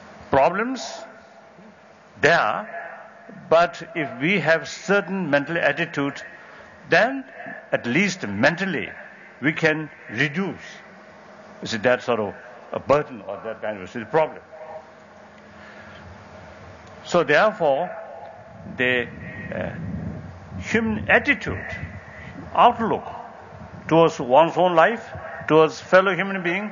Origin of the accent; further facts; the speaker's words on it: Tibet, China